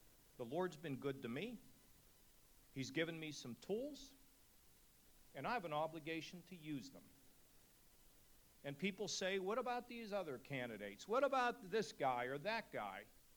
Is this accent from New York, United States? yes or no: no; McKees Rocks, Pennsylvania, United States; The answer is back in my hometown of McKees Rocks.